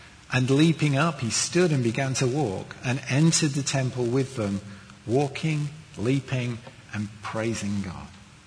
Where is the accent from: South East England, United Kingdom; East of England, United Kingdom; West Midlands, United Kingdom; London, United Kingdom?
South East England, United Kingdom; now in England; I was born and brought up in the Garden of England, and the typical English was as the Queen would speak it. And I was brought up that way by my parents, and then we moved